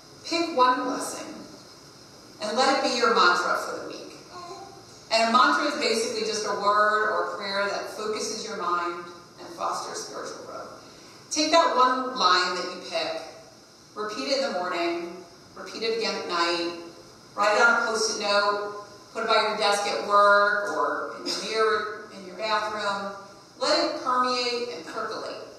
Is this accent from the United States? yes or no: yes; Meriden, Connecticut, United States; and to the church community where I was raised in Meriden that taught me about compassion and service to others.